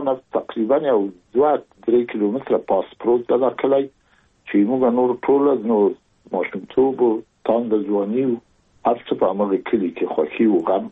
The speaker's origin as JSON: {"language": "Pashto", "region": "Kabul", "country": "Afghanistan", "tie": "born or raised there", "said": "زه زېږېدلی په کابل کې یم، د کابل په چارګي کې ګزرګاه پله ته ورڅېرمه او کلی د شکلا خان کلا، هلته زه زېږېدلی یم. خو یو درې یا څلور کاله وروسته زما کورنۍ بیا د مراد خان ته کډه شوې ده، چې هلته د پدري کلا ده."}